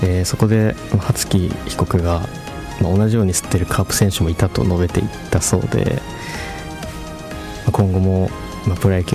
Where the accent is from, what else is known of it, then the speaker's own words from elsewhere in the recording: Hokkaido, Japan; born there; 北海道生まれの一般人が大好きなスポーツの魅力をデータを通じて発信するという夢を実現するべく